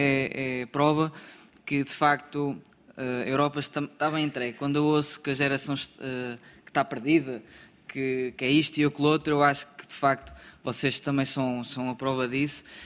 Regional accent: Portugal; Estou obviamente orgulhoso como português, como europeu e como jovem também

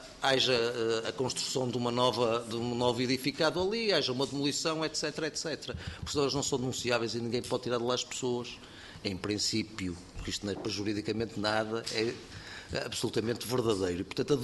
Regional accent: Porto, Portugal; eu sou do Porto, nasci no Porto, fui criado no Porto, vivo no Porto e sempre vivi no Porto. Até nem moro muito longe das Fontainhas, por acaso

